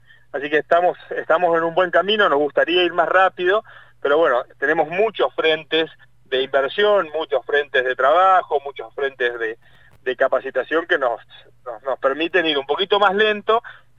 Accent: Neuquén, Argentina; no está del todo bien por cómo somos los neuquinos, siempre un paso más adelante

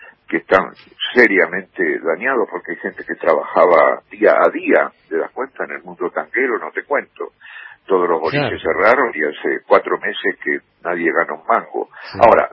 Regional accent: Seville, Andalusia, Spain; moved away; yo derramé algunas lágrimas escuchando la música de mi pueblo, claro, de Sevilla, exactamente.

